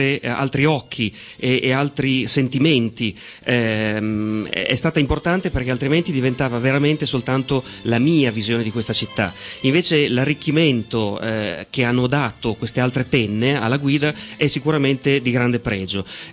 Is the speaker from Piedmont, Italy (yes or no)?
no; Bologna, Emilia-Romagna, Italy; facevo avanti e indietro con la mia città natale, che è Bologna.